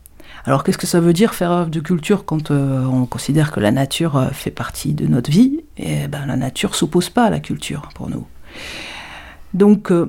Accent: Paris, Île-de-France, France; je suis née à Paris, je suis parisienne, ça va pas peut-être un petit peu s'entendre là. Et je suis arrivée sur Larzac

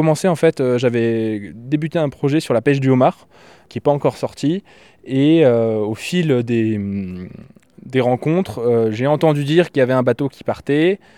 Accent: Occitanie, France; Moi, je suis d'Aveyron. Je suis entre Rodez et Villefranche-de-Rouergue, dans le coin de Rieu-Pérou. Donc je suis un local pour ceux qui viennent de Paris ou de loin, et un étranger pour ceux qui viennent de l'Aubrac.

